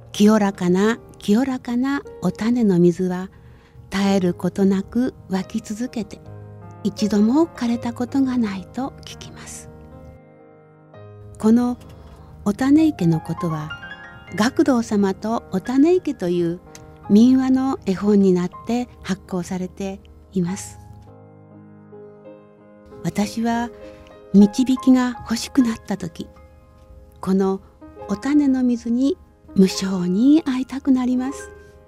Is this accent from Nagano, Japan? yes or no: yes; Ōoka, Nagano, Japan; 私が生まれ育った旧更科郡大岡村は、北アルプスが一望できる美しい山あいの地です。